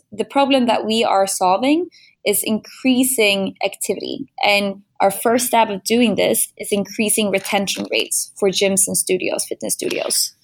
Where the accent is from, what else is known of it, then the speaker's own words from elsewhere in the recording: Stockholm, Stockholm County, Sweden; English is a second language; Born and raised in Stockholm, my first business was in e-commerce